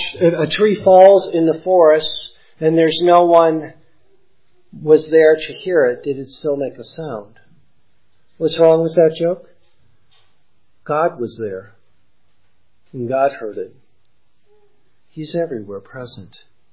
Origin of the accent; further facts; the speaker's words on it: Michigan, United States; I remember I grew up in Michigan and I would go out and lay on the grass and just watch the clouds go by.